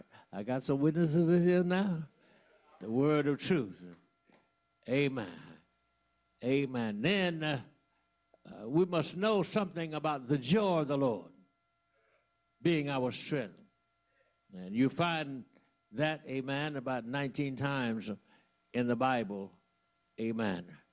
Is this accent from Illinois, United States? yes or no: no; Leesville, Louisiana, United States; I ain't being ugly, I'm just telling the truth. I'm from Leesville, Louisiana. I know what I'm talking about.